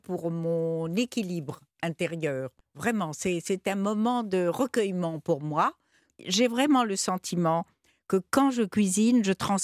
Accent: Morocco; étant donné que je suis marocaine

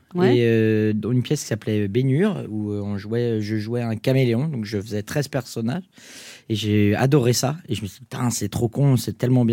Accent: Coulommiers, Île-de-France, France; Ah, je viens de Coulommiers dans le 77, déjà ça aide pas mal.

